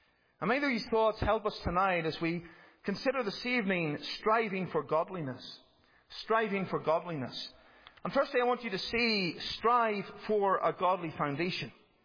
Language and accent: English; Northern Ireland, United Kingdom; A few years later, I moved back to Northern Ireland, and what happened? My accent changed again back to somewhat of its original voice.